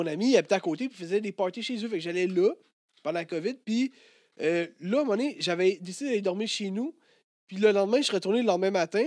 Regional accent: Sainte-Catherine, Quebec, Canada; Je viens de Sainte-Catherine, mais c'est pas le genre d'affaires que tu vis.

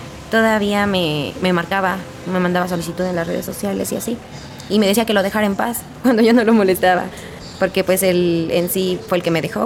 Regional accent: Hidalgo, Mexico; moved away; Yo no soy de aquí del estado, yo soy de Hidalgo.

